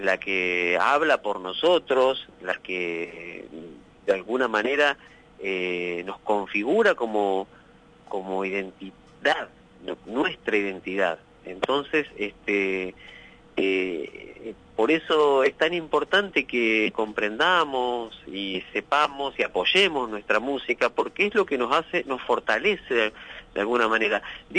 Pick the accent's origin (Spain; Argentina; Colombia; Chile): Argentina; Gualeguay, Entre Ríos; also born or lived in Paraná; Yo las aprendí acá en Concepción del Uruguay, yo soy de Gualeguay, viví en Paraná, conozco mi Entre Ríos, conozco mi región.